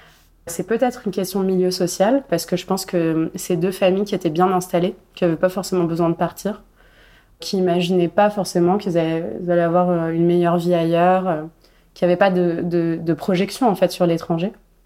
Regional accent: Casablanca, Casablanca-Settat, Morocco; now in Paris, France; j'ai 31 ans, je suis romancière, et je suis née à Casablanca, et j'habite à Paris depuis 13 ans et demi. J'ai passé ma jeunesse au Maroc. Je viens d'une famille en fait qui est 100% marocaine, mais depuis des générations.

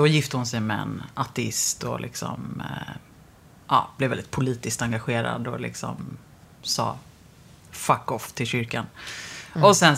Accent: Lidingö, Stockholm County, Sweden; Alltså jag är uppvuxen på delvis på Lidingö.

